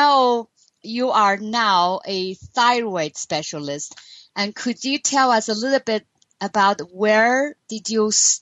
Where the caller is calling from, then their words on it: Mount Shasta, California, United States; I am actually calling from Mount Shasta, California today